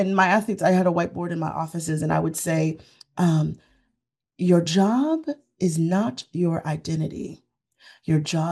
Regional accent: Florida, United States; I'm an island girl. I told you that earlier. And so I think about, growing up in South Florida

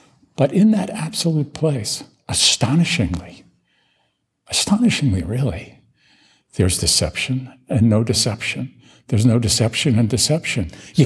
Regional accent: New York, United States; and I'm a pretty savvy traveler, and I'm from New York, and I've been around.

